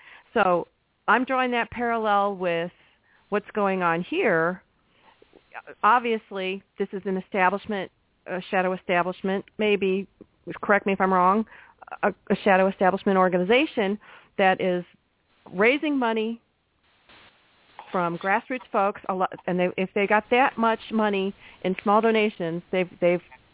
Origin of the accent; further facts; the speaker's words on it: St. Louis, Missouri, United States; you know, I'm from St. Louis.